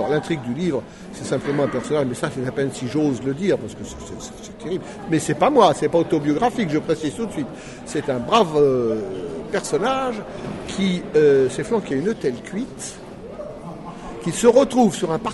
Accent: Hauts-de-France, France; moved away as an adult; je suis originaire du Nord. Il est vrai que j'ai quitté le Nord pendant tout de même plus de 40 ans. J'en suis parti, j'avais une vingtaine d'années. Et le hasard a fait qu'il y a 3 ans, je suis retourné dans le Nord, j'ai redécouvert mon pays.

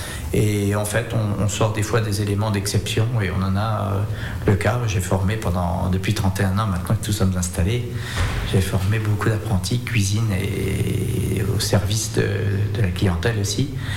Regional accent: Pourrain, Bourgogne-Franche-Comté, France; also born or lived in Auxerre; moi je suis … né à Auxerre, voilà, et fait toute mon enfance sur Pourrin, Toussy, et ensuite en apprentissage sur Auxerre.

